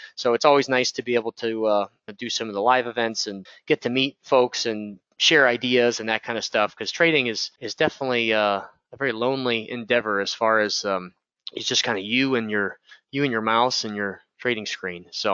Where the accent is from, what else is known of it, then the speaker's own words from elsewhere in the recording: Illinois, United States; I grew up in the Chicagoland area